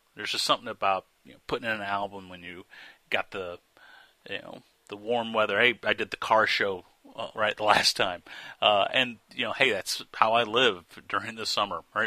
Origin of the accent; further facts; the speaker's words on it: St. Louis, Missouri, United States; I'm from St. Louis originally.